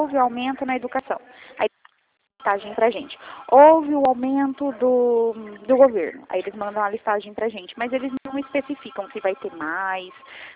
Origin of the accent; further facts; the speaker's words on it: Mogi Guaçu, São Paulo, Brazil; Oi, não, eu sou de Mogi Guaçu.